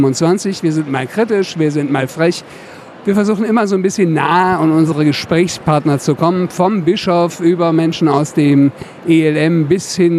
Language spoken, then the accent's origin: German; Viersen, North Rhine-Westphalia, Germany; born there; Ich komme aus Viersen gebürtig.